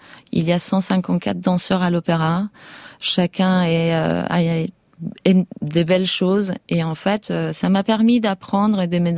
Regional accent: Argentina; French is a second language; moved away; J'ai quitté l'Argentine dans un moment où l'économie elle était très stable. On avait qu'est-ce qu'on appelait le 1-1. Ça veut dire qu'on avait un peso argentin au niveau de d'un dollar. Donc on avait une vie en Amérique du Sud très agréable.

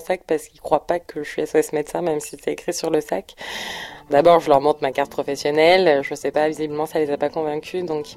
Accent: Avignon, Provence-Alpes-Côte d'Azur, France; j'ai 30 ans, je viens du sud de la France, d'Avignon.

